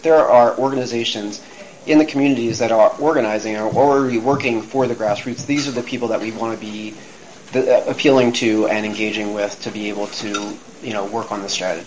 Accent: Philadelphia, Pennsylvania, United States; you know, I'm from Philly originally. I moved away and lived away for a very long time. I came back and now I'm trying to execute the strategy.

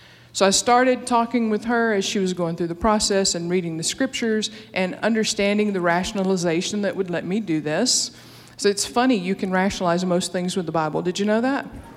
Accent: Alabama, United States; I was raised in church. I grew up in the Deep South in Alabama, the daughter of a Baptist pastor.

